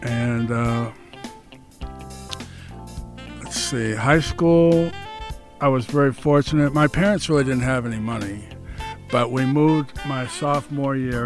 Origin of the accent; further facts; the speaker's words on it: Ohio, United States; also born or lived in Chicago, United States; I was born in Chicago, Illinois, moved at the tender age of 6 months to Ohio, and I've always considered myself a Buckeye.